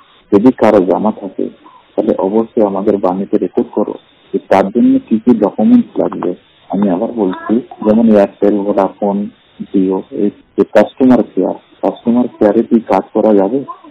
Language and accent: Bangla; Allahabad, Uttar Pradesh, India; আমার বাড়ি হলো এলাহাবাদ।